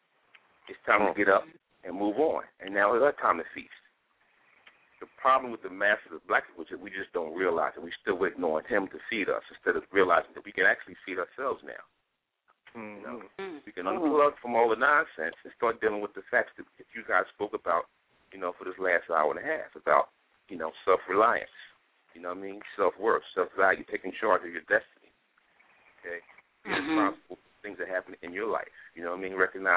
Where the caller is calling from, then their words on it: Philadelphia, Pennsylvania, United States; calling from Philly.